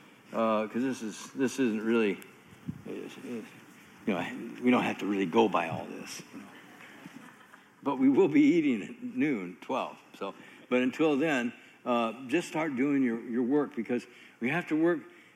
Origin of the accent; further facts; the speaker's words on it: Michigan, United States; born there; moved away; My wife was born in California. I was born in Michigan, so. Yeah, Michigander. Moved to California in 1964. So my mom could get a job. Couldn't get one in Michigan.